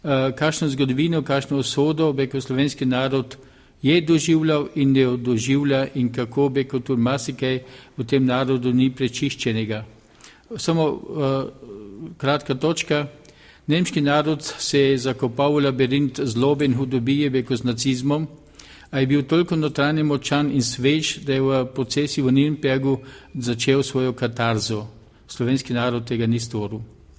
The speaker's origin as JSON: {"language": "Slovenian", "region": "Carinthia", "country": "Austria", "lives_now": "Slovenia", "said": "prihajam iz Karantanije, izpod zvona Gosposvetskega"}